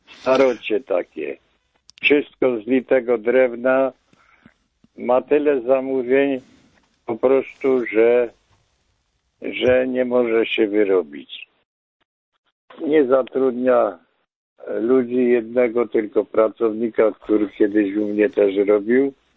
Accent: southern Poland, Poland; Ja pochodzę z południowej Polski, z początku Polski.

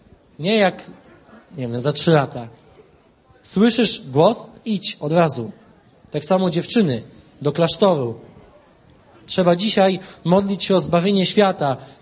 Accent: Gdynia, Pomeranian Voivodeship, Poland; pochodzę z pięknego miasta, widzę nawet flagę z mojego miasta, ta z tymi rybami dwiema. Gdynia. To jest moje miasto, tam się urodziłem, wychowałem, mieszkałem

